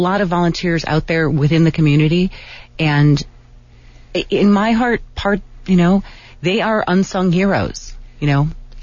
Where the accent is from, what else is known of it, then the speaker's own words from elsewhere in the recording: Wisconsin, United States; Okay, I'm originally from Wisconsin.